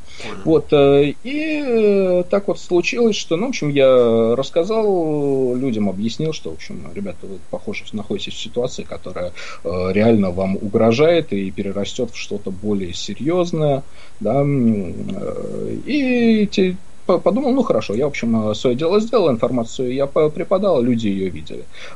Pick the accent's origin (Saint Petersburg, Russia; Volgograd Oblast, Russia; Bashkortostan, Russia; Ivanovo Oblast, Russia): Saint Petersburg, Russia; moved away as an adult; now in France; Я родом из Питера, но уехал в 18 лет, вот перед дефолтом, да, армию косить. Уехал во Францию